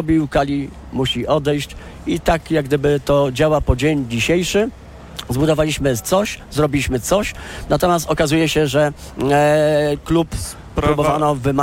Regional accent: Bydgoszcz, Kuyavian-Pomeranian Voivodeship, Poland; No ja przede wszystkim jako bydgoszczanin

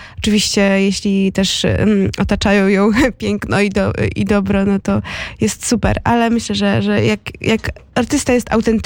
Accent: Lublin Voivodeship, Poland; jestem z okolic Lublina, więc tam już po prostu i czuję się prawie jak w domu

